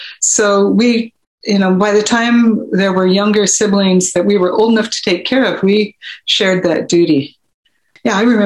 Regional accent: Oregon City, Oregon, United States; born there; I was born in Oregon City, in the old Oregon City Hospital, and second of seven kids in the family.

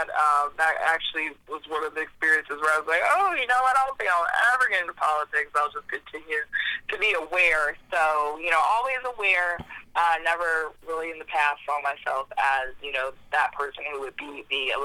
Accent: Akron, Ohio, United States; I'm originally from Akron, Ohio, so as young as I can remember, you know, I was going to the polls with my mom.

